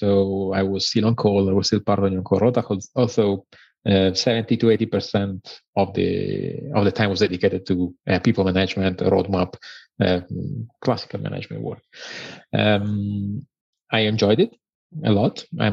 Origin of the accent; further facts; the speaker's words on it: Milan, Lombardy, Italy; English is a second language; moved away as an adult; So, I'm Italian. I come from Milan.